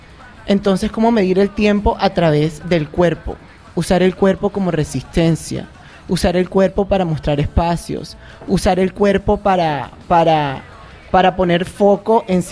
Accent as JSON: {"language": "Spanish", "town": "Barranquilla", "region": "Atlántico", "country": "Colombia", "said": "Yo estudié en Bogotá, soy barranquillero"}